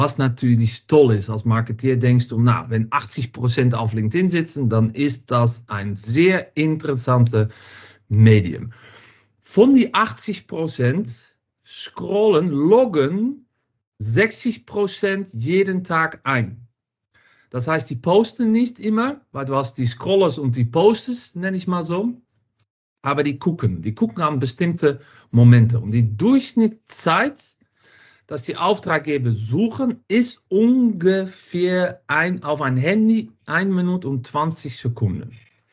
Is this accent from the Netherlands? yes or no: yes; Netherlands; German is a second language; now in Düsseldorf, Germany; Ich komme aus Holland, wohne seit 7 Jahren in Düsseldorf. Bin sehr auch sehr glücklich hier und bin mit einem Deutschen verheiratet